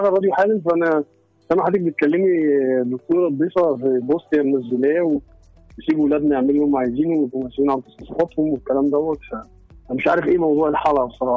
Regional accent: Egypt; moved away as an adult; now in Europe; انا راجل مصري عايش بره في اوروبا

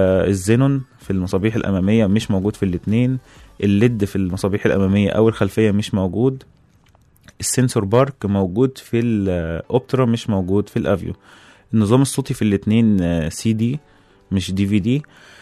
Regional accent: Egypt; وطبعا عندنا في مصر دي أزمة لأن الطرق عندنا كتير مش كويسة.

